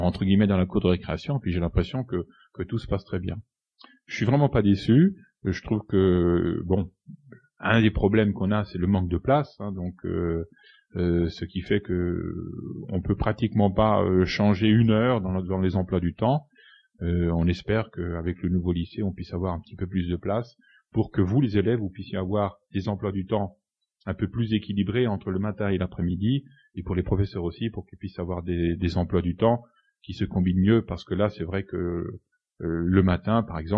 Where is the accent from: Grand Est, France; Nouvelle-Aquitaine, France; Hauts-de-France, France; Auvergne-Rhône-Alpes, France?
Grand Est, France; Mulhouse; now in Cairo, Egypt; Je viens d'Alsace, de Mulhouse, où j'étais proviseur adjoint dans un grand lycée de 1250 élèves.